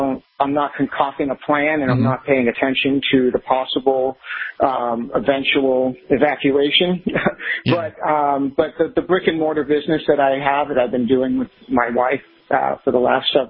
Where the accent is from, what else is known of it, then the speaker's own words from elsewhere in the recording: Massachusetts, United States; moved away; I've been living here for 20 years. I came from Massachusetts, so I'm an East Coast guy originally.